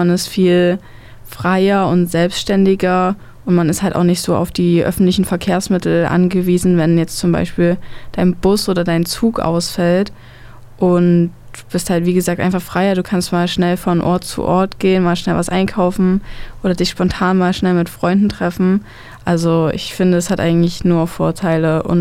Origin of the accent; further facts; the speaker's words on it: Thuringia, Germany; ich komme aus Saale-Holzland, aber ich gehe im Burgenlandkreis zur Schule.